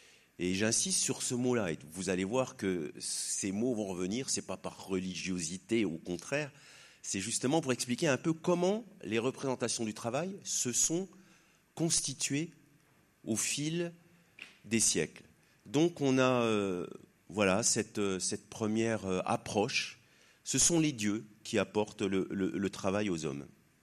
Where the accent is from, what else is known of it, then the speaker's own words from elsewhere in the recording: Langres, Grand Est, France; je suis originaire de Langres, donc je connais bien Diderot.